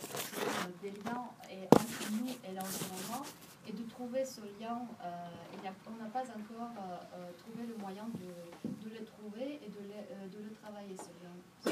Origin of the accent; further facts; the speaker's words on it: Russia; comme je suis russe